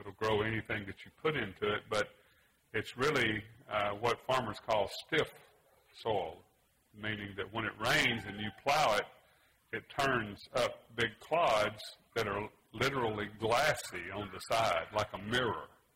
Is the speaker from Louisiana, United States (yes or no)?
yes; Louisiana, United States; also born or lived in Arkansas; but I didn't grow up in Arkansas. I grew up in Louisiana. And I grew up about 16 miles from the Mississippi River in the Delta on the Louisiana side across the river from Natchez, Mississippi.